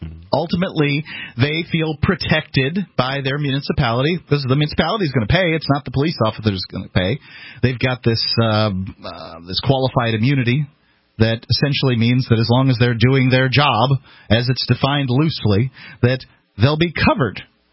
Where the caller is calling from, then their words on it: New Hampshire, United States; I'm coming from New Hampshire.